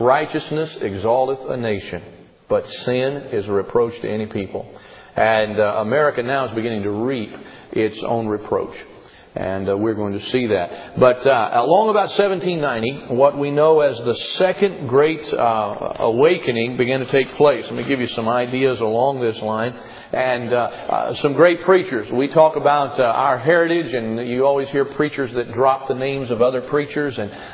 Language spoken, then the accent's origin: English; United States; And it's one of the disadvantages to being an American. Our history is so short